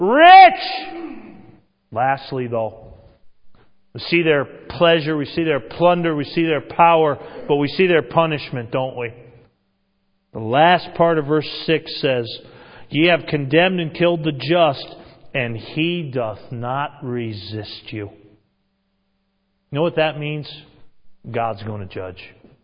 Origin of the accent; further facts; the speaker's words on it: Massachusetts, United States; I'm from Massachusetts. We used to say, when I used to preach out, I'd say, greetings from Massachusetts, the worst state in the Union.